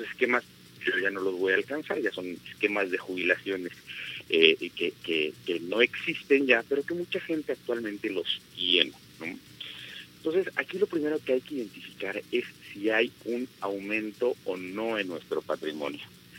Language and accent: Spanish; Mexico; Desde la Constitución se nos establece una obligación como mexicanos de contribuir con el gasto público.